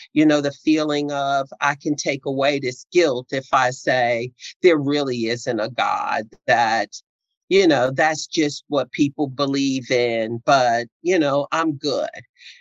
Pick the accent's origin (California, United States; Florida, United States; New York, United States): New York, United States; New York City; moved away as an adult; now in South Carolina, United States; So I'm from the west side of Manhattan, Upper West Side, 145th Street between Amsterdam and Broadway. I grew up in Common Avenue Baptist Church.